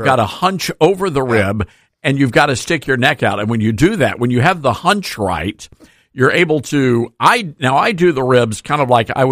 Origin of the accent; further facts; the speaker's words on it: the South, United States; No, I'm a purist. I'm a Southerner. I'm old school.